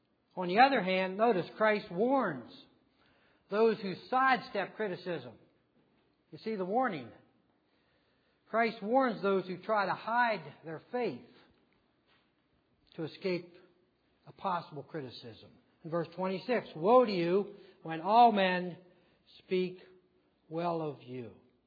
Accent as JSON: {"language": "English", "town": "Frostburg", "region": "Maryland", "country": "United States", "tie": "born or raised there", "said": "I was visiting Frostburg not long ago, and we plan on going there again next weekend, my hometown."}